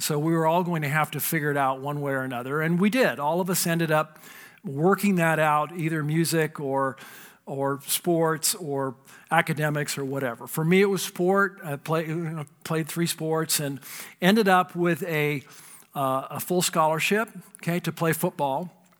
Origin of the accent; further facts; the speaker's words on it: Napa, California, United States; I grew up in Napa, California. Grew up on a ranch in Napa.